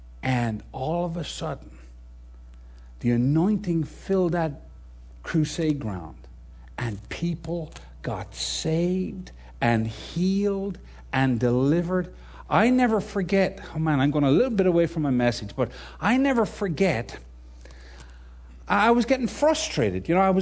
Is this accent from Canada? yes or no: no; Ireland; I'm Irish too, by the way, so if I use fighting analogies, don't worry about it.